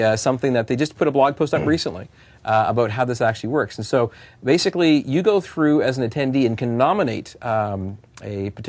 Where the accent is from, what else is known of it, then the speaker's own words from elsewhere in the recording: Canada; Oh, bilingual means French and English, as a Canadian.